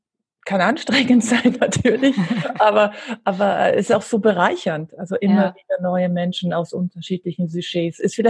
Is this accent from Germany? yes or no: yes; Augsburg, Bavaria, Germany; moved away as an adult; also born or lived in New York, United States; aufgewachsen bin ich in Augsburg, also Bayern, Schwaben, die Ecke. Bin aber dann mit Anfang 20 nach Düsseldorf, der Liebe wegen dem Kerl. Dort aber nicht lang geblieben, bin dann nach New York, habe meine Ausbildung als Schauspielerin dort weitergemacht, bin zurückgekommen nach Deutschland